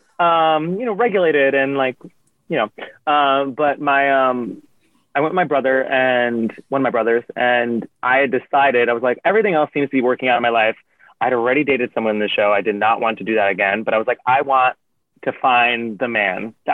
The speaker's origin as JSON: {"language": "English", "town": "Yonkers", "region": "New York", "country": "United States", "said": "Like, I'm from Yonkers. He's from the Bronx or Brooklyn."}